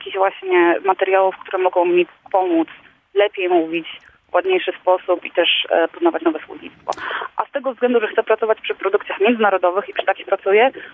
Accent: Szczecin, West Pomeranian Voivodeship, Poland; now in Berlin, Germany; ja jestem ze Szczecina i mieszkam w Berlinie.

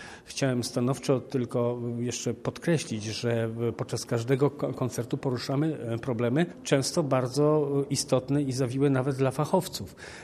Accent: Poznań, Greater Poland Voivodeship, Poland; born there; W Poznaniu się urodziliśmy i w Poznaniu chcemy dalej żyć.

